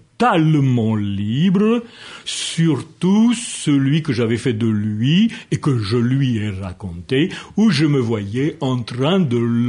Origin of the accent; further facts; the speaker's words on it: Spain; Je suis monarchiste, catholique romain, parce que je suis espagnol, né dans cette Espagne d'où je tiens ma légitimité.